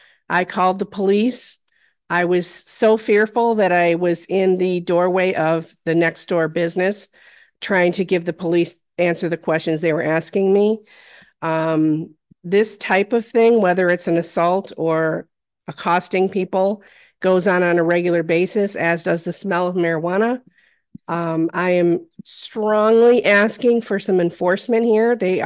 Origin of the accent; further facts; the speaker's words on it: Corning, New York, United States; I'm from Corning. I live and work there.